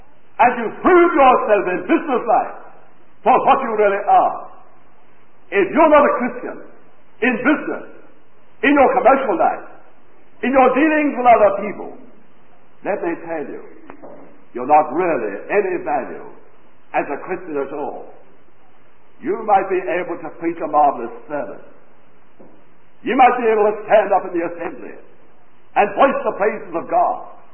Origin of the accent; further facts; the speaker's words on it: England, United Kingdom; And don't put it down to my ignorance as an Englishman.